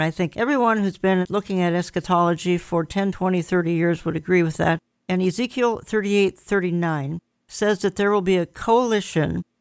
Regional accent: Twin Cities, Minnesota, United States; admirers here in the Twin Cities, quite frankly, all over the world, but I'm only speaking right now from my hometown

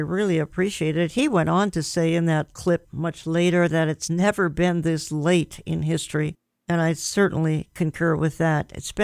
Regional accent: Minnesota, United States; When you hear news out of my home state of Minnesota, sadly, it's never good.

